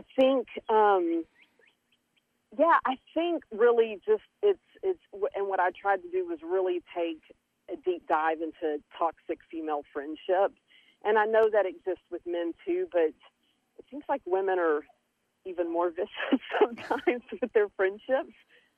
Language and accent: English; Longview, Texas, United States; growing up in Longview, it was interesting. It's definitely a smaller city in Texas, and it's you're 2 hours from Dallas, you're an hour from Shreveport, so you're really stuck in the middle of this pine forest.